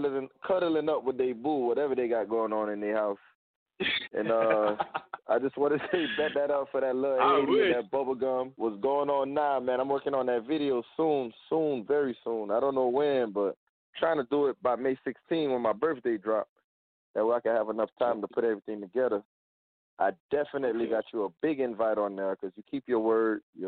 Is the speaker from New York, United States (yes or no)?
no; Miami, Florida, United States; I grew up in Little Haiti, so the whole thing about it is when I was a shorty, it was a lot of crimes